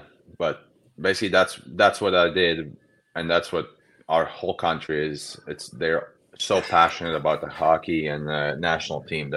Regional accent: Riga, Latvia; I'm from Riga, so it's where all the parade happened. And it's such an emotional day for everyone in Latvia.

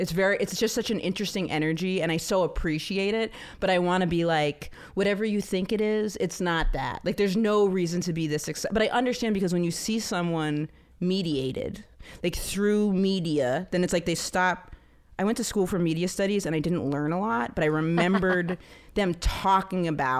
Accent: Maine, United States; We didn't have ESL in rural Maine because it wouldn't have applied.

